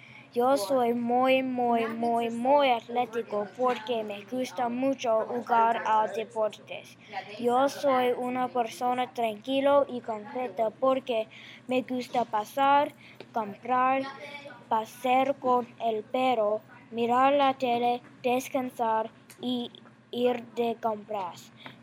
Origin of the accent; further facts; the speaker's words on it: New Jersey, United States; Spanish is a second language; Yo soy de New Jersey.